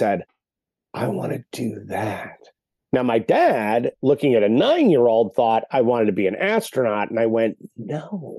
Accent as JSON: {"language": "English", "region": "Connecticut", "country": "United States", "tie": "born or raised there", "also_born_or_lived": "New York / Manhattan", "said": "And I was born in New York, raised in Connecticut and Manhattan, back and forth between a divorced mom and dad."}